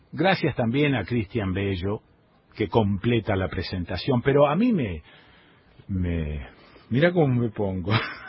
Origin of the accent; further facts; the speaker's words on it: Rosario, Santa Fe, Argentina; now in San Marcos Sierras, Argentina; yo no digo soy de Rosario o de Santa Fe, no, digo soy de San Marcos Sierras. Porque ahora soy de acá. No tengo el cantito cordobés. No tengo el cantito riojano que hay en Cruz del Eje que está cerquita de acá. No lo tengo.